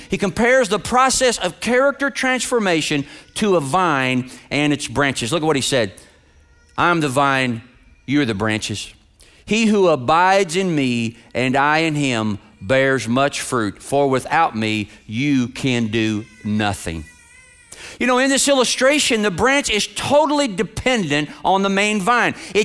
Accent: Germantown, Kentucky, United States; And I was a kid from Kentucky.

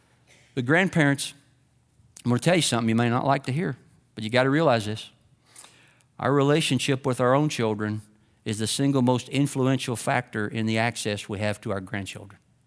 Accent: Kentucky, United States; I'm from Kentucky. I know that.

